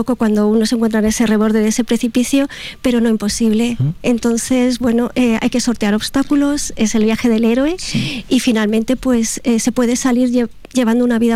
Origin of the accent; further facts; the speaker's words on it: Guadalajara, Castilla-La Mancha, Spain; sí, soy de Guadalajara, evidentemente